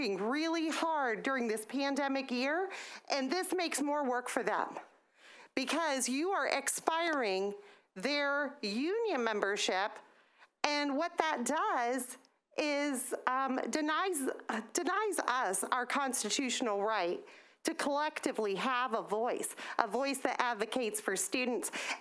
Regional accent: Florida, United States; from Alachua County, Florida.

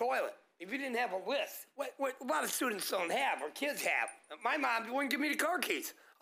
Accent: Miami, Florida, United States; also born or lived in Tampa; I grew up in Miami area, eating at Joe's. I grew up in the St. Tampa area.

